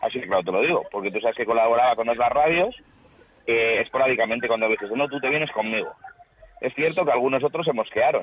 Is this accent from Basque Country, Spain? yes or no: yes; Basque Country, Spain; soy guipuzcoano, pero me encanta oír a los vizcaínos